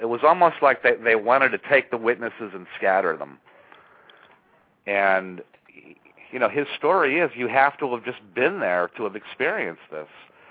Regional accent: Pennsylvania, United States; There were certainly many, many sightings in Pennsylvania, my home state.

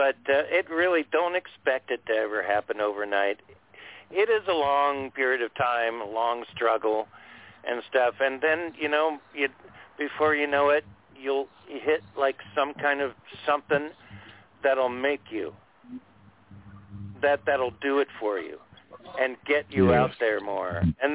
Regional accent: Anaheim, California, United States; now in Sacramento, United States; I moved up to Sacramento from Orange County, California, Anaheim

